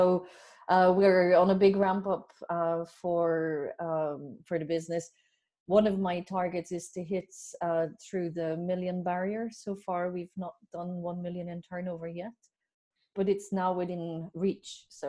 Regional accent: Belgium; English is a second language; now in Ireland; Yeah, I'm originally from Belgium

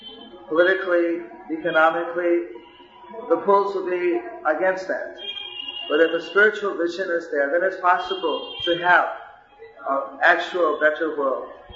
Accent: India; English is a second language; actually I'm an Indian. I'm an Indian citizen, and I'm speaking to you as an Indian.

